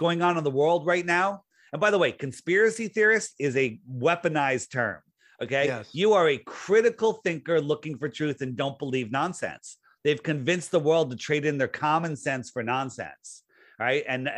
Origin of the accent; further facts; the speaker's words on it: Connecticut, United States; I grew up in Fairfield County on the East Coast